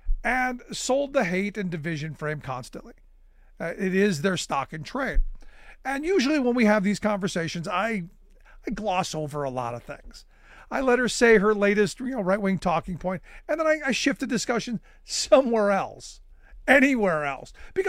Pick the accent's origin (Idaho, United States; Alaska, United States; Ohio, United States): Ohio, United States; Cleveland; When I returned to my hometown of Cleveland when my grandmother passed